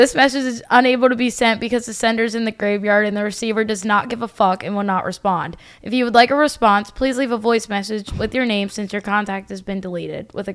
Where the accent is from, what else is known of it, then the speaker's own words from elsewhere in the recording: Bel Air, Maryland, United States; Well, I grew up in Bel Air, Maryland. It's like a small town, like 30 minutes north of Baltimore.